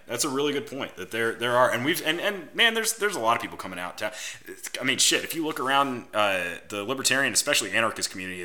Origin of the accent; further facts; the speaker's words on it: United States; I am an American. I love being an American.